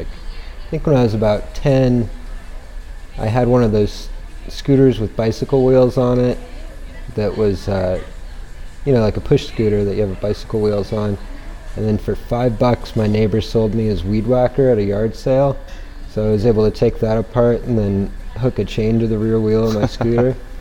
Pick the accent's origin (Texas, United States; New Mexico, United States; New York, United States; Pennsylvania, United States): New Mexico, United States; Albuquerque; Yep. I grew up in the Knob Hill area, right here in Albuquerque.